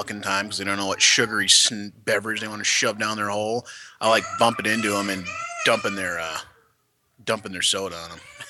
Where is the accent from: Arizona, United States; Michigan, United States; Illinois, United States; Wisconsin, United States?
Michigan, United States; I grew up in the Midwest, too, in Michigan, and it was the community that raised the kids as a whole.